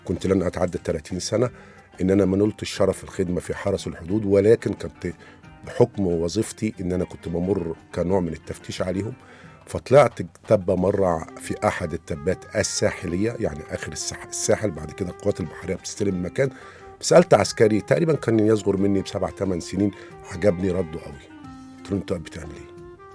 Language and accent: Arabic; Egypt; ودي شهادة أفتخر بيها إن أنا مصري